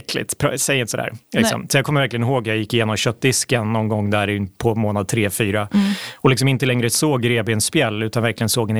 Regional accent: Borlänge, Dalarna County, Sweden; jag är uppvuxen i Borlänge. Riktigt så här arbetarstad.

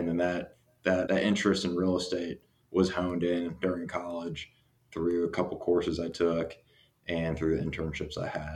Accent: Dallas, Texas, United States; I grew up in Dallas, Texas, just a little not far, farther north from where I am right now in Austin.

